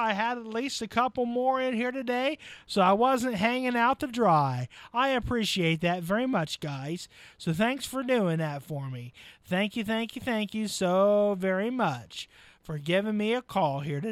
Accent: Waldo, United States; Brought to you by Belly Buster's Pizza out of my hometown of Waldo.

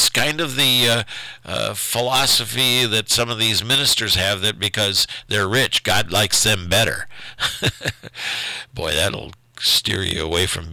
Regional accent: South Bend, Indiana, United States; where I grew up in South Bend, Indiana, in an area that was a changing area.

